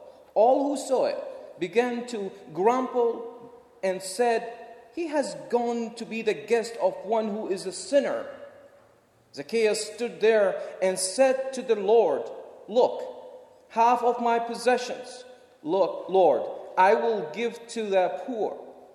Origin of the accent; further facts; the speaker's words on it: Basra, Basra Governorate, Iraq; In the midst of that war, many missiles were dropped on buildings and streets in our city, Basra, which is in southern Iraq.